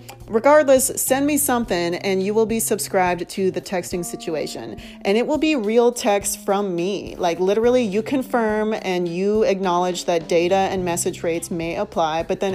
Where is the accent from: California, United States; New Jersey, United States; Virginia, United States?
California, United States; San Francisco Bay Area; I'm from the Bay, so we got the 415